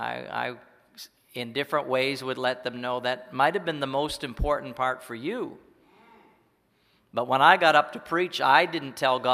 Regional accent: Canada; And I'm from Canada, and it was just water off the duck's back for me.

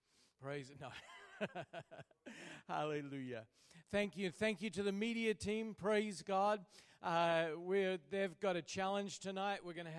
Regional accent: Melbourne, Victoria, Australia; That's because we are originally from Australia. I was born and raised in the city of Melbourne, a city of about 5 million on the southern coast of Australia.

